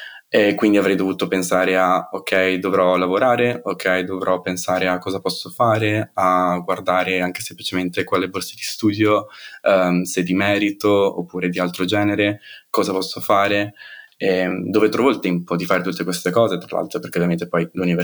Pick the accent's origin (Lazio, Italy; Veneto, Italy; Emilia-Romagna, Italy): Veneto, Italy; Preganziol; ho 23 anni. È quasi 24 quest'anno e sono cresciuta a Preganzioli in provincia di Treviso